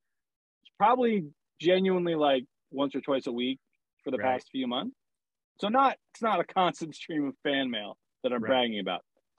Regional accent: Ireland; So like I'm very pale. I'm Irish.

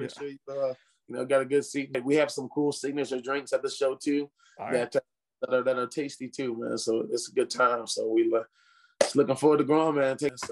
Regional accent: Shreveport, Louisiana, United States; now in Las Vegas, United States; I'm from down south Louisiana originally, in my hometown, Shreveport, Louisiana. There's casinos there.

